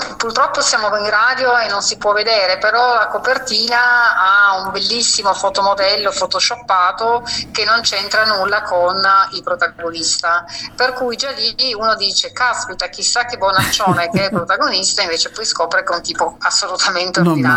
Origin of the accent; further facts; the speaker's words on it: Rivoli, Piedmont, Italy; io sono piemontese di Rivoli, che è in provincia di Torino